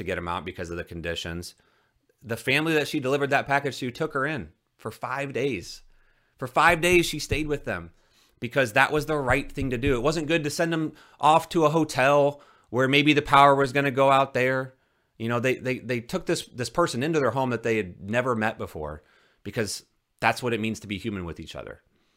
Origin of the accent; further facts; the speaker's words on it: Midwest, United States; I'm used to driving in the snow growing up in the Midwest.